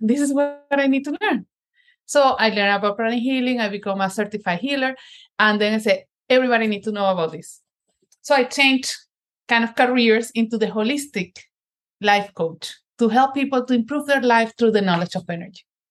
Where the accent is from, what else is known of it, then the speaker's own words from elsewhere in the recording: Venezuela; moved away as an adult; now in Boston, United States; I moved from Venezuela. I'm originally from Venezuela to Boston to do an MBA program.